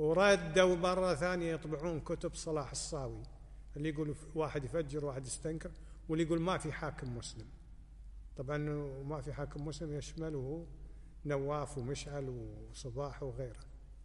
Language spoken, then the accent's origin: Arabic; Ahmadi, Al Ahmadi Governorate, Kuwait; أنا من أهل الأحمدي، إحنا من عثمان شل، بس أنا انولدت بالأحمدي، انولدت بمستشفى الشركة وعشت بشرق الأحمدي،